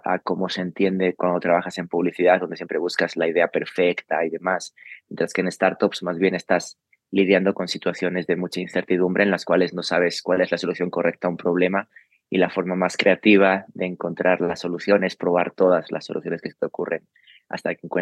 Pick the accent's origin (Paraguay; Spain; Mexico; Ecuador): Spain; Claro, soy originario de España